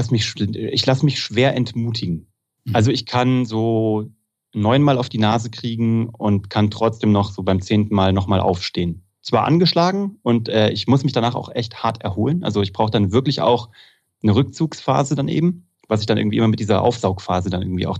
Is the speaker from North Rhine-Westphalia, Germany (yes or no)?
no; Kassel, Hesse, Germany; ich komme aus Kassel, das ist Preußen